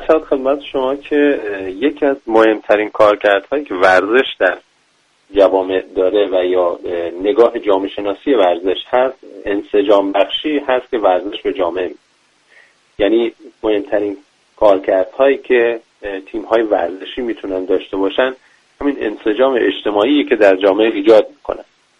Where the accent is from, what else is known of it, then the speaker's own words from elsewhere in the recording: Iran; ما ایرانی هستیم